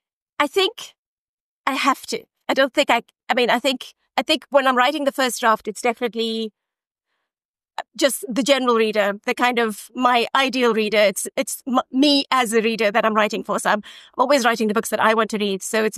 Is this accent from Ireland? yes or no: yes; Galway, Connacht, Ireland; it's very similar to my hometown of Galway.